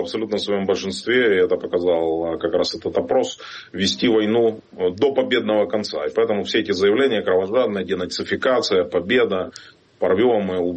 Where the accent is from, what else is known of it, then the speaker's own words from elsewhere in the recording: Kerch, Crimea, Ukraine; born there; moved away; Я уроженец украинского Крыма. Родился в самой восточной точке Крыма, в городе Керчи, там, где начинается так называемый Крымский или Керченский мост. Я не видел своей родины с 2014 года.